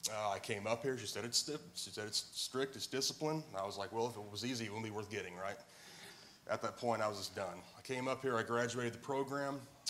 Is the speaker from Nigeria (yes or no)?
no; Missouri, United States; I'm 39 years old. I grew up in Southwest Missouri, probably the furthest away in the program.